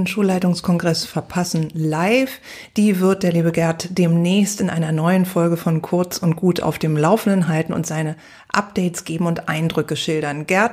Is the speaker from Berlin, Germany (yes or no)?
yes; Berlin, Germany; Ich bin Berlinerin